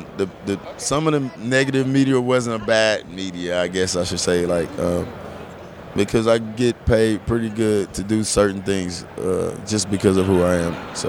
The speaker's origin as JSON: {"language": "English", "town": "Atlanta", "region": "Georgia", "country": "United States", "said": "I still have my house here, but I'm from Atlanta."}